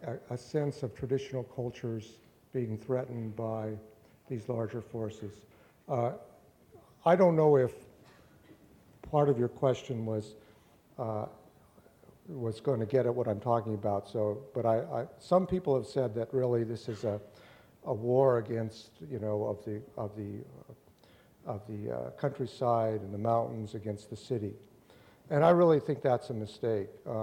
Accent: Anaconda, Montana, United States; it exists where I grew up in Anaconda, Montana, where everybody was saying, oh, in the good old days, we knew our neighbors

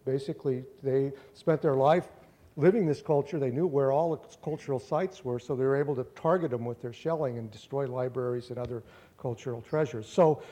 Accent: Anaconda, Montana, United States; it exists where I grew up in Anaconda, Montana, where everybody was saying, oh, in the good old days, we knew our neighbors

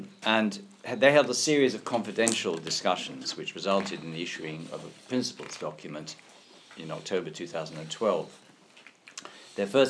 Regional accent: England, United Kingdom; I'm going on to Baltimore in a couple of days' time, back to England.

